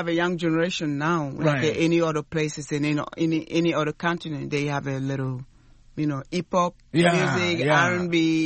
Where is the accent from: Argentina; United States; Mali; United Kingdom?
Mali; Sikasso; I'm from the third region, which is the Sikasso.